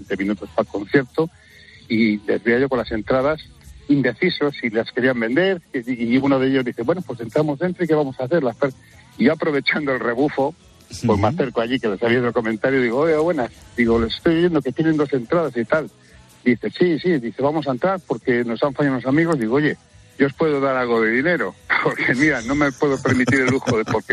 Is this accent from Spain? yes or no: yes; Valladolid, Castile and León, Spain; yo soy de Valladolid